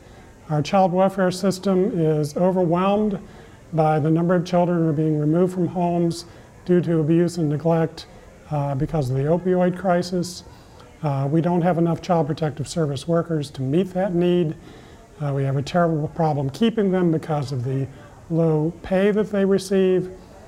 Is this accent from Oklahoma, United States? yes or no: no; Charleston, West Virginia, United States; I'm from Charleston, West Virginia.